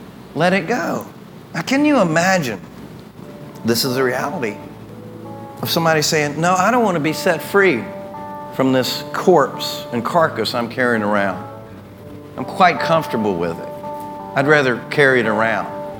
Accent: the South, United States; It's interesting, you know, born and raised in the South.

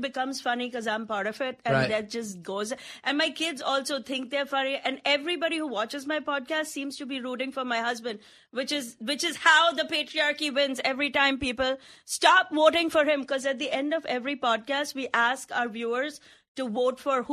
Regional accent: India; I'm Indian, very on brand, lots of kids.

